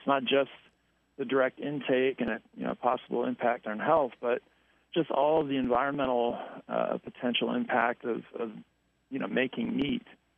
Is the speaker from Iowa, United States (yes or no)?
yes; Ottumwa, Iowa, United States; when I was growing up in Ottumwa